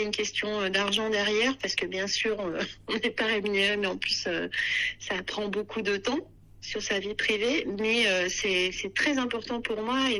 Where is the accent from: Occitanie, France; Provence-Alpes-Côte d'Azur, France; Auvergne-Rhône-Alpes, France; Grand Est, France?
Auvergne-Rhône-Alpes, France; Pressins; Mais moi, je suis originaire de Pressin.